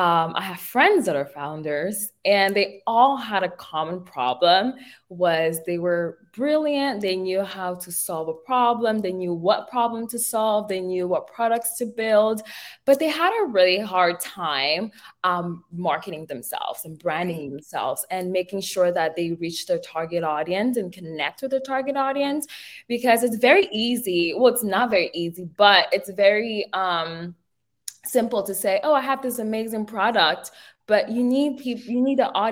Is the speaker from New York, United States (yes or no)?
no; San Francisco, California, United States; I'm from San Francisco.